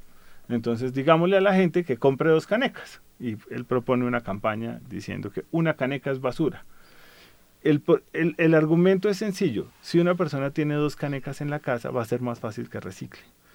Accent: Colombia; a nosotros como colombianos nos costó 0 pesos formar esa persona

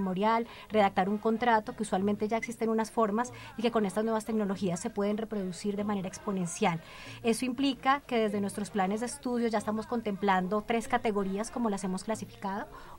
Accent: Colombia; como colombianos tenemos una gran responsabilidad en este tema de las tecnologías emergentes

